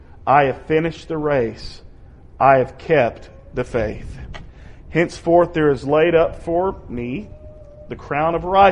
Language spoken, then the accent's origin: English; United States; I love being an American, but countries fall.